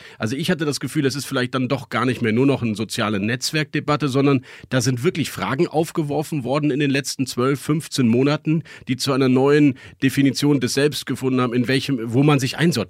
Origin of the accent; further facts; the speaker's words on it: Bonn, North Rhine-Westphalia, Germany; Wir kommen beide aus dem Bonner Umfeld